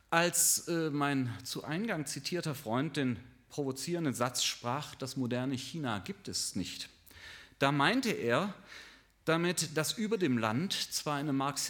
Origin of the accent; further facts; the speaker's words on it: West Germany, Germany; Und die Fahrt vom Flughafen in die Stadt kam mir als Wessi vor wie eine Reise durch eine Filmkulisse aus den 40er oder 50er Jahren.